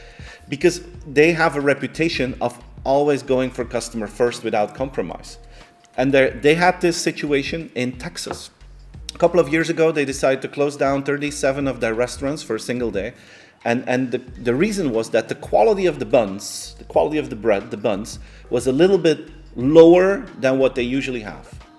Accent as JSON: {"language": "English", "country": "Belgium", "second_language": "English", "said": "Most of you know that I am from Belgium, and there we have in Belgium a strong beer culture."}